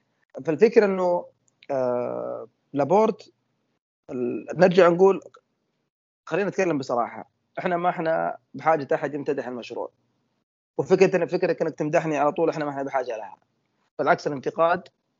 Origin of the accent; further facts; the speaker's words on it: Saudi Arabia; احنا سعوديين عارفين انه فعلا احيانا نحتاج نكون اكثر جديه